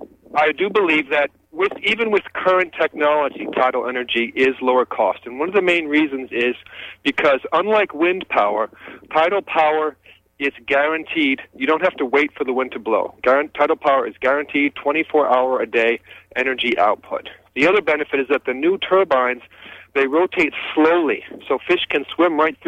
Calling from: Penobscot, Maine, United States; Yes, this is … I'm calling from Penobscot.

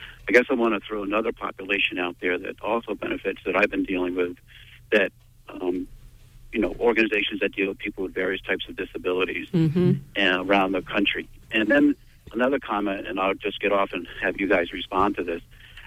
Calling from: Belfast, Northern Ireland, United Kingdom; I'm calling from Belfast.

